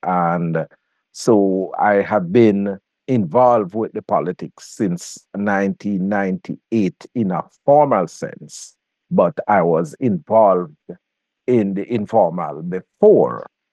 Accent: Baileysville, Jamaica; born there; I was born in Jamaica in a rural community called Baileysville some 55 years ago.

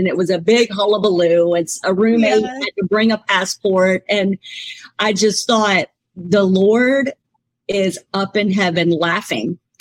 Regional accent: Mississippi, United States; because I'm from Mississippi and there's a federal penitentiary there.

